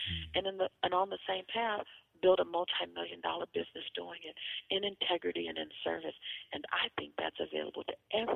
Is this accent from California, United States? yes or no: yes; Los Angeles, California, United States; I love that I come from Los Angeles.